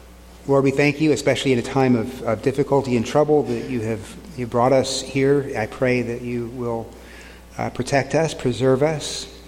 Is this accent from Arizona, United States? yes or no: no; Texas, United States; We are both from warmer climates. I'm from Texas.